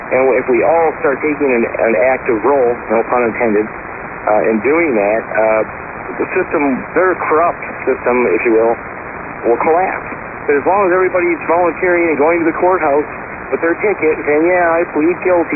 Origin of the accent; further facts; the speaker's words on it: Michigan, United States; born there; I'm 48 years old. I was born just outside of Detroit. I lived through the riots